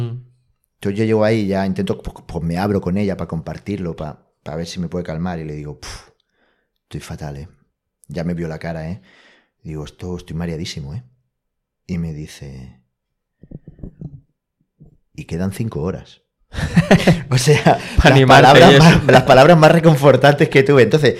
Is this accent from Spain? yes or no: yes; Balearic Islands, Spain; nosotros somos de Mallorca. ¿Vale? Para los que sean de fuera de España, nosotros estamos en una isla.